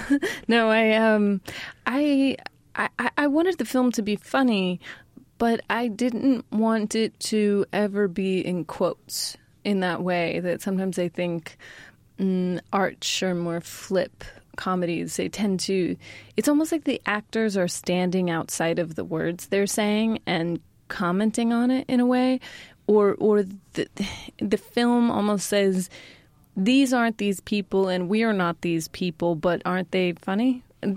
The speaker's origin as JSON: {"language": "English", "town": "Sacramento", "region": "California", "country": "United States", "tie": "born or raised there", "said": "Yeah, that's my hometown."}